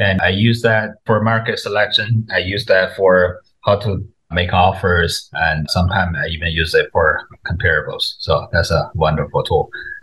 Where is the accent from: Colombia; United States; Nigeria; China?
China; English is a second language; In China, I'm from China. In China, you're not even allowed to have a BB gun.